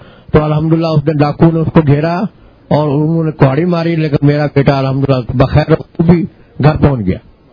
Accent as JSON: {"language": "Urdu", "town": "Jaranwala", "region": "Punjab", "country": "Pakistan", "said": "میں جڑا والا سے تعلق رکھتا ہوں."}